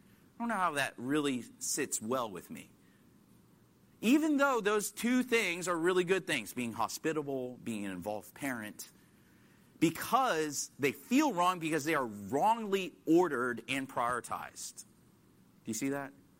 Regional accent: Washington, District of Columbia, United States; I come from Washington, D.C., just a few blocks away

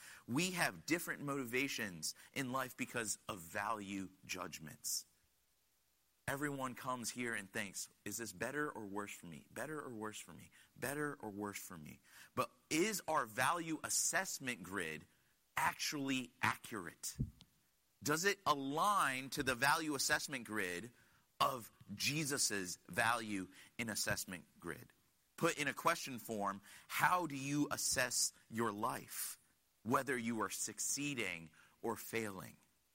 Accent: Connecticut, United States; Now, I'm not a super Christian. I grew up in Connecticut. My parents were immigrants.

